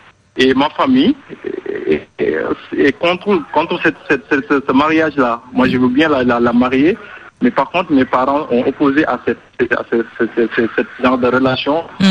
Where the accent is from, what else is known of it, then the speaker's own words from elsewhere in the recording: Senegal; moi je suis sénégalais et musulman